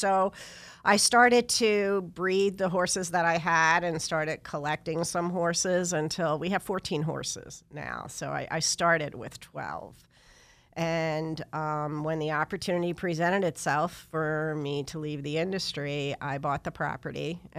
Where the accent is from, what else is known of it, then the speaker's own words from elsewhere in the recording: Philadelphia, Pennsylvania, United States; I grew up in Northeast Philadelphia. There's no place to have a horse there.